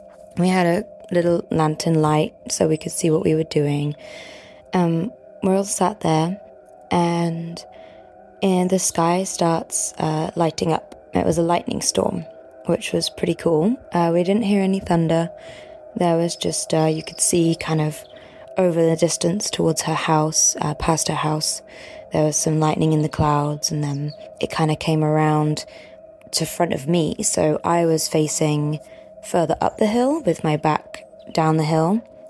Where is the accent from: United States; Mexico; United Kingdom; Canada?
United Kingdom; England; I'm from England